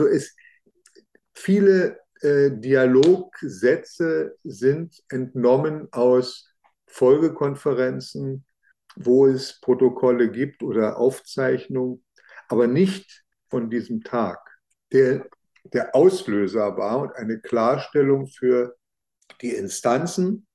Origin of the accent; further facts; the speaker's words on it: Berlin, Germany; ich kannte die Wannsee-Villa so als Berliner, ich bin Berliner